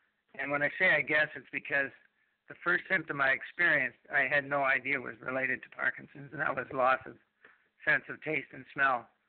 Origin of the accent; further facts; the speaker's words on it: Canada; I'm a Canadian. I live on Manitoulin Island in Ontario, the province of Ontario. I've lived here for 3 years.